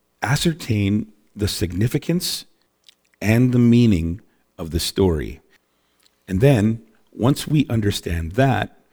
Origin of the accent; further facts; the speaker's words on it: British Columbia, Canada; Well, growing up in British Columbia, you know, God's country, one of the things that I never heard about